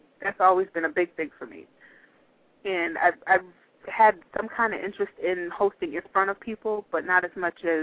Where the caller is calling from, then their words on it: Massachusetts, United States; Massachusetts.